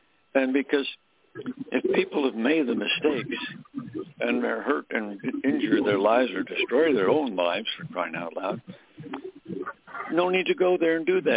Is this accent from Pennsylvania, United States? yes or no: yes; Pennsylvania, United States; He was from New York. I was from Pennsylvania.